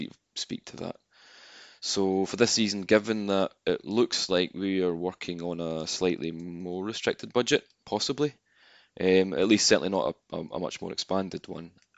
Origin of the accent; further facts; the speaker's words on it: Kilmarnock, Scotland, United Kingdom; now in Tokyo, Japan; I'm originally from Kilmarnock in Scotland, but I've been in Tokyo for 4.5 years